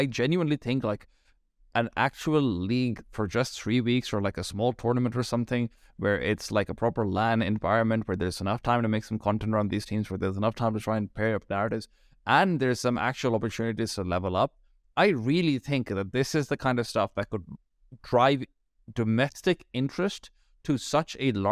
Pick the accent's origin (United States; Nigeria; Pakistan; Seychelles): Pakistan; Hey, I'm from Pakistan. You're preaching to the choir.